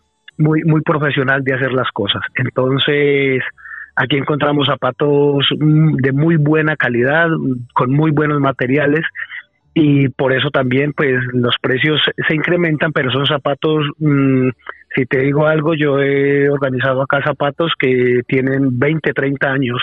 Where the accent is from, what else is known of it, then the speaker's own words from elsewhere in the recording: Colombia; now in Spain; o sea, me he dado cuenta yo como colombiano que aquí la gente, las personas sufren mucho con sus pies